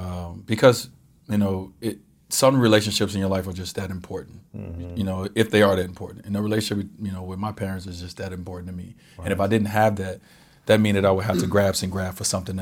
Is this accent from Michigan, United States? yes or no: no; Chicago, Illinois, United States; I grew up in Chicago, WGN News.